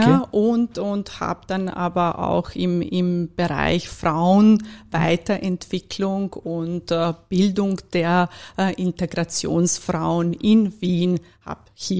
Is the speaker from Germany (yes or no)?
no; Bosnia & Herzegovina; German is a second language; moved away as an adult; now in Vienna, Austria; Ja, ich komme aus Bosnien und damals war natürlich die Perspektive verglichen zu jetzt war nicht besonders toll und ich habe mich auf jeden Fall entschieden, das Land leider zu verlassen